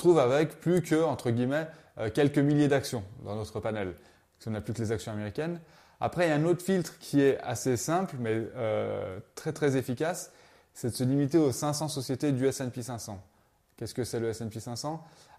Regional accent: France; Voilà, moi je suis français.

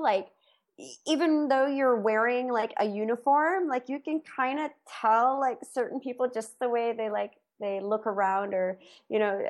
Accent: Wisconsin, United States; now in Singapore; So actually, I'm originally from Wisconsin, so a really small town in between Milwaukee and Chicago. So I kind of grew up in that, you know, that like Chicago house scene

